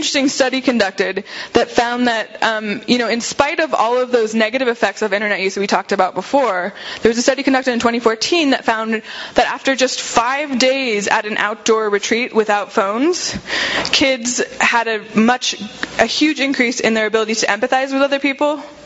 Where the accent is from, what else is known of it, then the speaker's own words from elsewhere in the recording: Seattle, Washington, United States; I'm from Seattle, so I see it a lot and I think about it a lot.